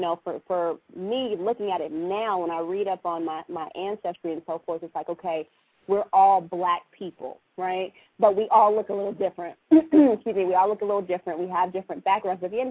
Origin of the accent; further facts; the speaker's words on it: California, United States; Growing up in California, for me, like I said, I was exposed to every race and culture under the sun, you know, eating menudo and doing all that cool stuff.